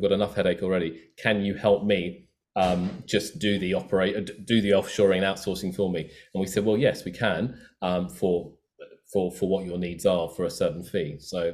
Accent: United Kingdom; born there; I'm of Indian origin, okay? I was born in the UK, but I have Indian contacts, Indian family.

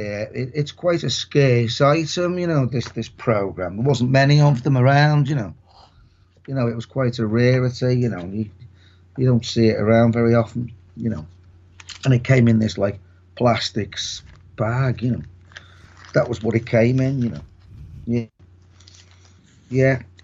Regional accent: Liverpool, North West England, United Kingdom; Yeah, I'm from Liverpool, I am from Liverpool, yeah.

